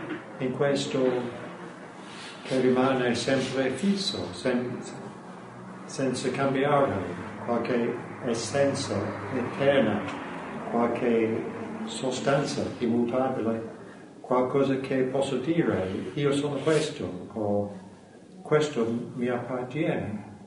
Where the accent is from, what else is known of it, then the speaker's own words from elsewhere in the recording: England, United Kingdom; io sono inglese, monaco buddista, maschio